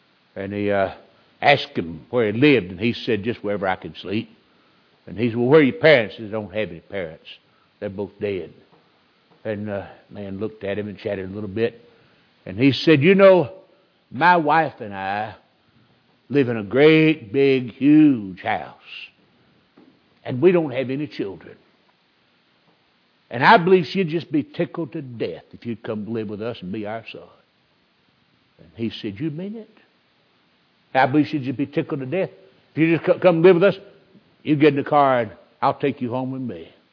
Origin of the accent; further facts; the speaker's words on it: the South, United States; And of course you know I am always happy to let folks know I'm a Southerner.